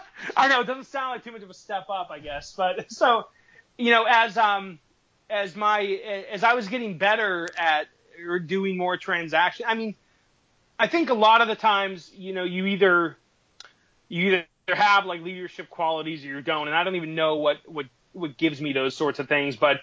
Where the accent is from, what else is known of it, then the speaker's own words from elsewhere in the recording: Boston, Massachusetts, United States; Well, you know, I'm from Boston originally.